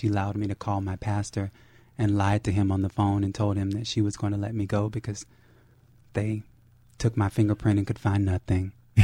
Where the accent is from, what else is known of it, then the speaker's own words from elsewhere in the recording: Marianna, Florida, United States; I grew up in a little town called Mariana, Florida. I grew up on the land on which my ancestors had actually been both master and slave.